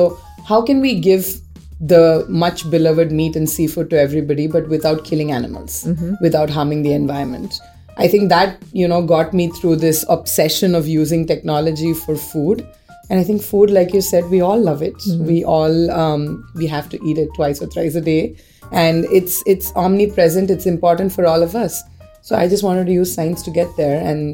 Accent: India; And, you know, I'm Indian. I love my spice and sour and sweet and all of that.

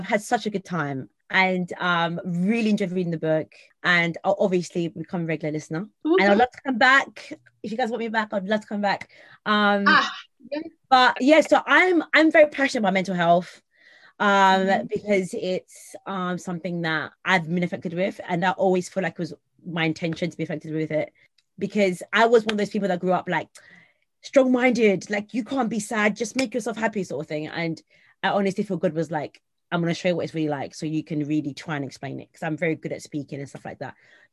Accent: London, United Kingdom; Like I grew up in South London, which is in Essex, and there's a strong Zimbabwe community there.

